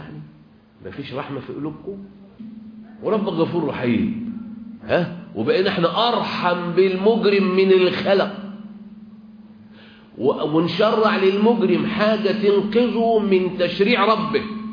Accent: Egypt; امشي كده اللي سافر مثلا في مكة والمدينة أو عندنا في مصر مثلا في منطقة غربية منطقة شرقية، تلاقي الصحراء هش

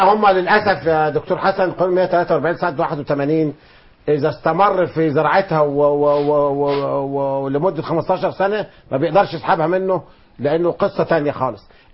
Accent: Egypt; وأنا راجل من الريف مصر وما عنديش ظهير صحراوي

